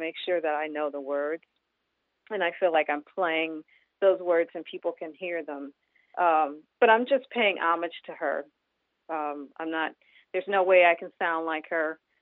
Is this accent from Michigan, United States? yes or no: yes; Detroit, Michigan, United States; I grew up in Detroit. I'm a Motown baby.